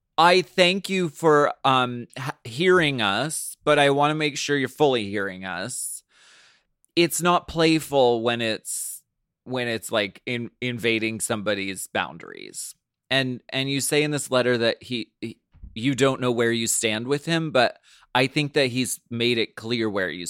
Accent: Toronto, Ontario, Canada; I'm from Toronto, Canada, and I've been a dancer with Royal Caribbean for almost 4 years now

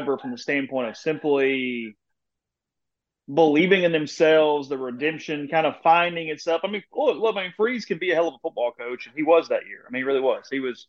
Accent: Amory, Mississippi, United States; I'm from Amory.

